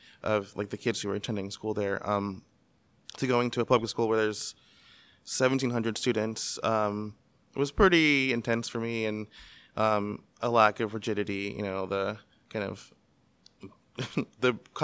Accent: Daphne, Alabama, United States; also born or lived in Mobile / Richmond; So I was born in Mobile, Alabama. And I grew up in a place called Daphne, Alabama. And I moved to Richmond, Virginia in 1999.

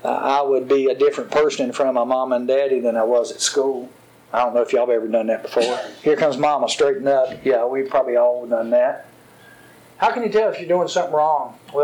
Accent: Giles, United States; When I grew up in Giles, I'm telling all about Giles since Gene reminds me, but I remember growing up one time a boy tried to kill himself.

